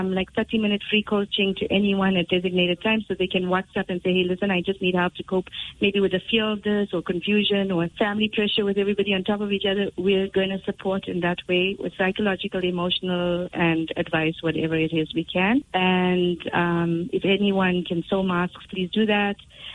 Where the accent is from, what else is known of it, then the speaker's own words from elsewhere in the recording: South Africa; as a Muslim community and as South African Muslims and as a South African nation.